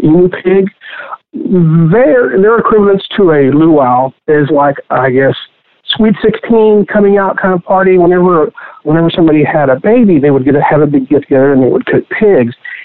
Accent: Texas, United States; I was this guy from Texas that we would pound meat and make chicken fried steaks

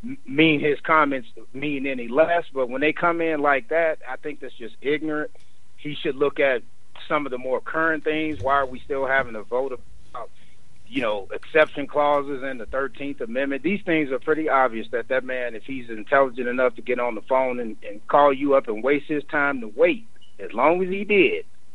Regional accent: Oklahoma City, Oklahoma, United States; I'm from Oklahoma City, born and raised.

